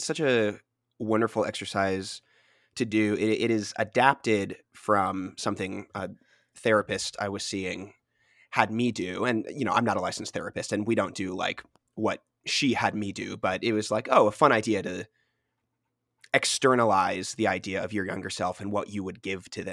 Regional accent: Kansas City, United States; I'm originally from Kansas City, the suburbs of Kansas City, to be more specific.

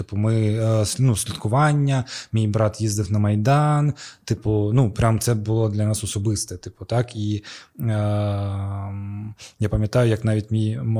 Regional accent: Crimea, Ukraine; по-перше, там ми кримські татари, б, ми за Ющенка.

